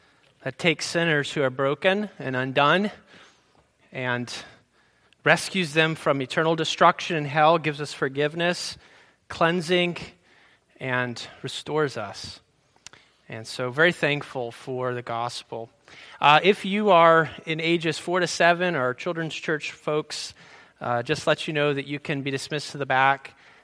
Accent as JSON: {"language": "English", "region": "Florida", "country": "United States", "tie": "born or raised there", "said": "I grew up down in Florida, and it snowed one time in my entire childhood living down there."}